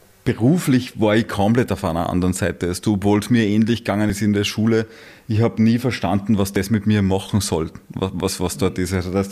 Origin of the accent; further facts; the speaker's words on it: Upper Austria, Austria; wir sind beide aus dem Salzkammergut, aber du bist vom Wolfgangsee, ich vom Attersee.